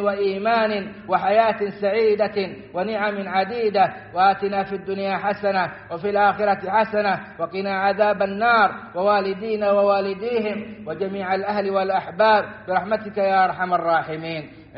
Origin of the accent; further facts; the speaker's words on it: Saudi Arabia; وأدم على بلادنا السعودية أمنها وإيمانها ومقدساتها وقيادتها والخيرات في أرجائها